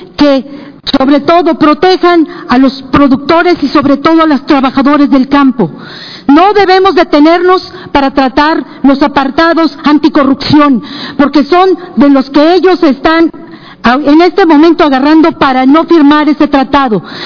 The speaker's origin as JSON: {"language": "Spanish", "country": "Mexico", "said": "habiéndonos preparado primero como productores y después como mexicanos"}